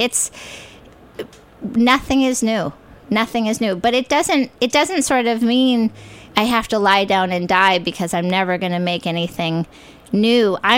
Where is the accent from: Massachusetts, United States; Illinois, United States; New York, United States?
New York, United States; Even though I grew up in New York, it was starting to sort of creep through my New York roots